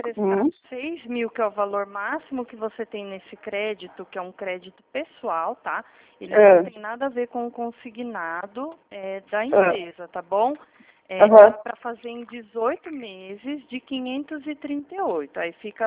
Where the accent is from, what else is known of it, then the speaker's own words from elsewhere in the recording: Atibaia, São Paulo, Brazil; Eu sou do interior de Atibaia, é estado de São Paulo, tá?